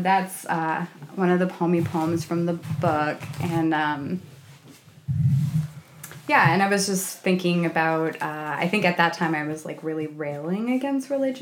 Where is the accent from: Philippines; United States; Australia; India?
United States; Boston, Massachusetts; I mean, I'm from the Boston area and also Irish, so that also means I'm Catholic.